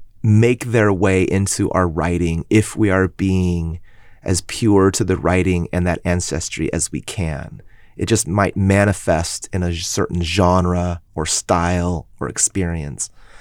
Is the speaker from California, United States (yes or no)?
yes; California, United States; this is my state too. I am as Californian as anyone.